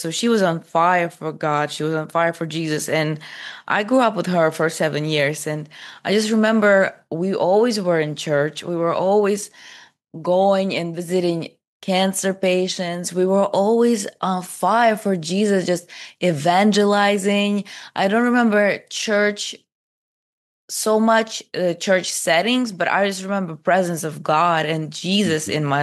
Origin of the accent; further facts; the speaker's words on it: Zaporizhzhia, Zaporizhzhia Oblast, Ukraine; first language Russian; English is a second language; also born or lived in Kyiv area; because I was born in Zaporizhia, and Zaporizhia is a Russian-speaking city.